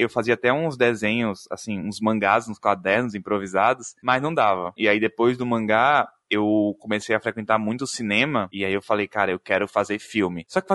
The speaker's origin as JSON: {"language": "Portuguese", "town": "Salvador", "region": "Bahia", "country": "Brazil", "said": "eu sou daqui de Salvador, na Bahia."}